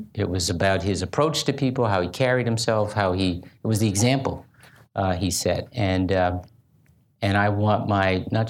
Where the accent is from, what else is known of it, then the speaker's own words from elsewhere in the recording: Chicago, Illinois, United States; When I was growing up on the South Side, nobody said, you know, they're bad because they're wealthy on the North Side.